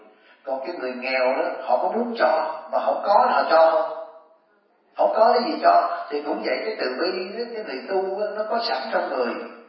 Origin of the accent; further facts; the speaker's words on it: Biên Hòa, Đồng Nai, Vietnam; như tôi là người Biên Hòa